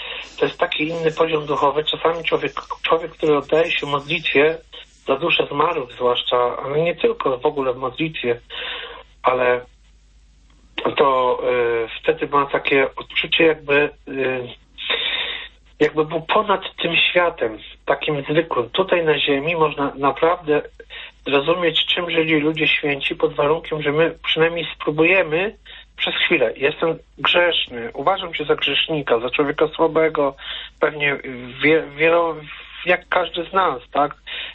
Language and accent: Polish; Subcarpathian Voivodeship, Poland; ja pochodzę z Podkarpacia, z gór